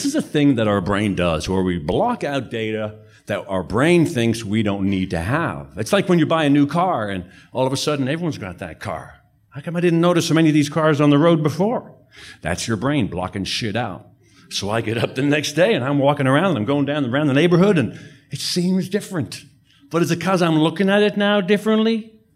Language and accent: English; Dublin, Leinster, Ireland; I was raised in Ireland. I was raised in Dublin. And on the south side of Dublin are the Wicklow Mountains.